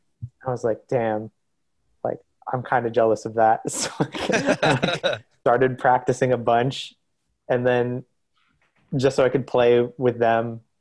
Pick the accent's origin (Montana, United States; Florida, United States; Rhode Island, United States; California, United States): Florida, United States; also born or lived in Indonesia; I'm from Florida. I don't know. Interesting place. I lived in Indonesia briefly when I was like 2. So that's pretty much it. I'm from Florida.